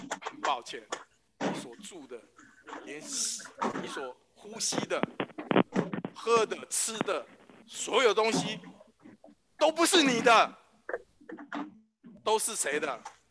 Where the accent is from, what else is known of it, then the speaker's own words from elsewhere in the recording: China; 我们中国人讲什么内行的什么看门道，外行的看热闹。